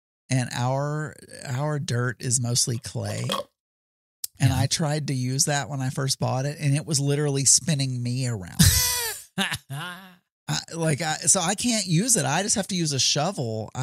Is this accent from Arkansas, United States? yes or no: yes; Arkansas, United States; the ones that we had when I was growing up in South Arkansas were so comfortable to walk on.